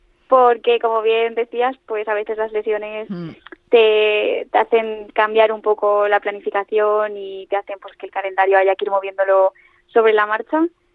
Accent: Aragon, Spain; yo como aragonesa que soy, como buena mañica que soy

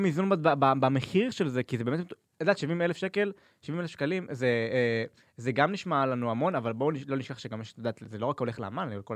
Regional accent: Ashdod, Southern District, Israel; also born or lived in Rehovot; אני גם עדיין גר שם, לא רק מולדתי.

